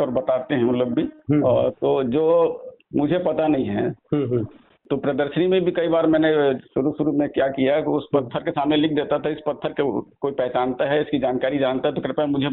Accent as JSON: {"language": "Hindi", "region": "Madhya Pradesh", "country": "India", "tie": "born there"}